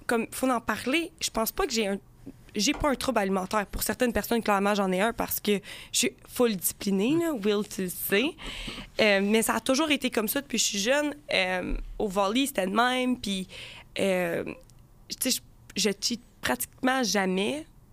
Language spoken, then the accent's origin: French; Gatineau, Quebec, Canada; Moi, je viens de Gatineau, fait qu'on est arrivé de Gatineau en retard.